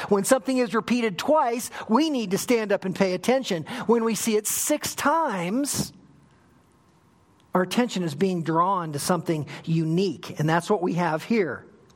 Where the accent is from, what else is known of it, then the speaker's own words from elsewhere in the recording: Sun Valley, United States; Living and growing up in Sun Valley, I saw a lot of that.